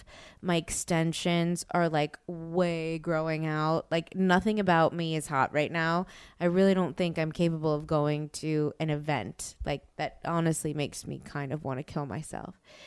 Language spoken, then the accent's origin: English; New Orleans, Louisiana, United States; since I'm from New Orleans, in case you didn't know